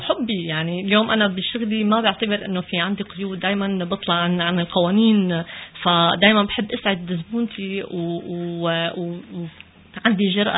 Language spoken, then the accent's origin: Arabic; Syria; now in Quebec, Canada; قد ما نحن كنا بسوريا درسنا، أنا درست فرنسي يعني بالسورية، بس طبعا كان بدنا نتقن اللغة، فأول ما أجيت لهون تعبت على حالي باللغة، أتقنتها مشان بعدين أقدر اندمج بالمجتمع الكندي